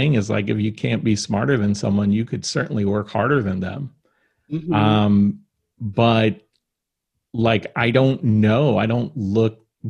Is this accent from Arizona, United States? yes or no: no; Bakersfield, California, United States; I grew up in Bakersfield, California, well, scrappy, not desert town, but practically